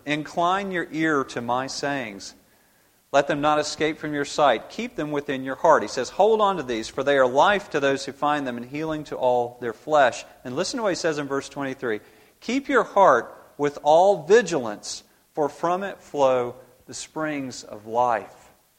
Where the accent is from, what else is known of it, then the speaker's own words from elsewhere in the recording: Augusta, Georgia, United States; I grew up in Augusta, Georgia.